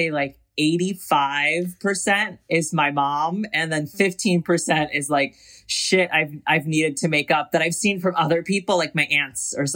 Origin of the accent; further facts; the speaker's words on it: Brooklyn, New York, United States; It was a good mix. It was good. We had like a bunch of Greek kids, and then we had a bunch of Arabic kids